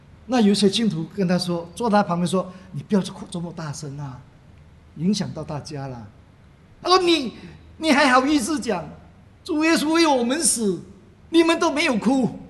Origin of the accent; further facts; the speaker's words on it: China; 我们中国人有一句话说，恨不得吃你的肉啊